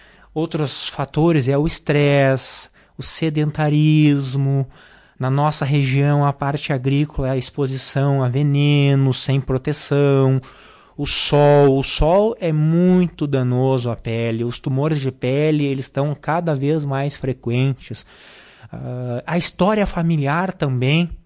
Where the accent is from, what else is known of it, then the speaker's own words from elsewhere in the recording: Passo Fundo, Rio Grande do Sul, Brazil; Eu sou natural de Passo Fundo.